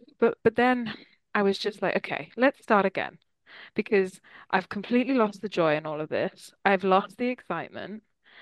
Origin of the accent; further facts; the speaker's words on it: Wales, United Kingdom; Grew up in Wales, and it's a big part of the Welsh national identity is our coal mining history. Very working class